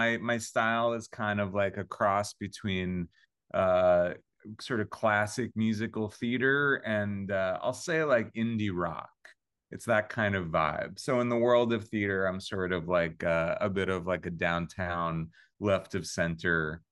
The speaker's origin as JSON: {"language": "English", "town": "Long Island", "region": "New York", "country": "United States", "said": "I mean, so I'm from Long Island, New York. I come from sort of like ultimate suburbia."}